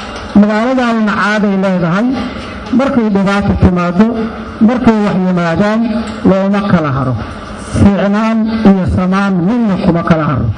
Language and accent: Somali; Galkayo, Mudug, Somalia; born there; Anigu waxaan ku dhashay magaalada Gaalkacyo.